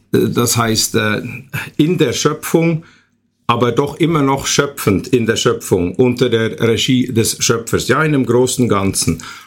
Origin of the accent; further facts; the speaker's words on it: Switzerland; Ich komme aus der Schweiz und bin dort Patissier in einem Hotel.